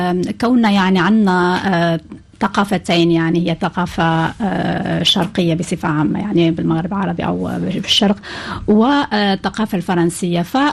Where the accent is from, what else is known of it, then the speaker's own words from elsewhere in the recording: Algeria; وأنشأت فرع بالجزائر كوني جزائرية.